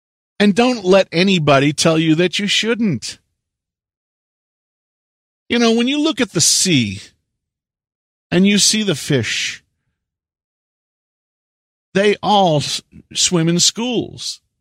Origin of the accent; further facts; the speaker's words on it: United States; I remember growing up in America, and it was primarily my own kind.